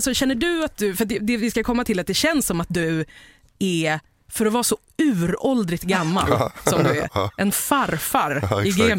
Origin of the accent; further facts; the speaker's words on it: Sweden; born there; Vi är vanliga människor, vi är födda i Sverige.